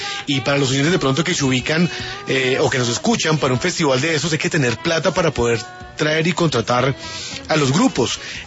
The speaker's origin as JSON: {"language": "Spanish", "country": "Colombia", "said": "como buenos colombianos"}